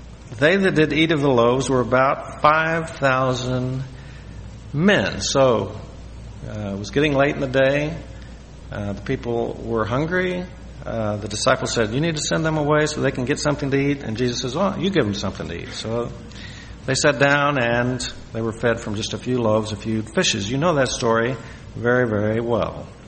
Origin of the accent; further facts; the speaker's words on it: Missouri, United States; You know, I'm from Missouri, where we had no sailing ships.